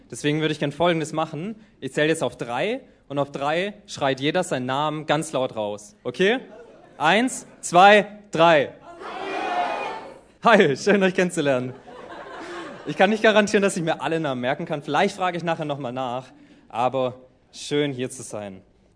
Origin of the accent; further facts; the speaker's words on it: Heilbronn, Baden-Württemberg, Germany; hat es unsere Jugendgruppe in Heilbronn gehabt, wo ich herkomme